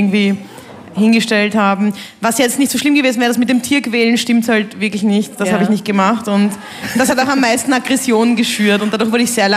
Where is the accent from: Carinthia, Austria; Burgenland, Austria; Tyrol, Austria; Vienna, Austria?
Vienna, Austria; Ich bin ja in Wien aufgewachsen und geboren und habe zum ersten Mal in einer Kleinstadt längere Zeit verbracht